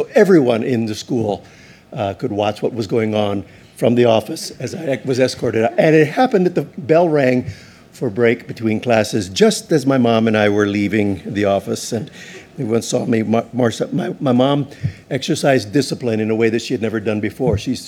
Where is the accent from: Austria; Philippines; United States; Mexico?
United States; Hawaii; one of the great joys of living in Hawaii is growing up in Hawaii is you can always, within 20 minutes, 15, 20 minutes of driving, you could be at the beach